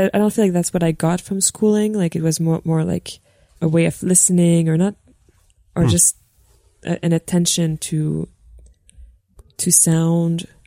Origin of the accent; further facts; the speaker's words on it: Montreal, Quebec, Canada; I'm from Montreal, yeah. I was born on the North Shore.